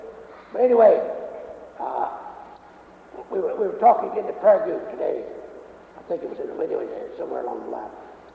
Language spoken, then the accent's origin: English; North Carolina, United States; See, as I grew up in North Carolina, we didn't talk about baptism with the Holy Spirit.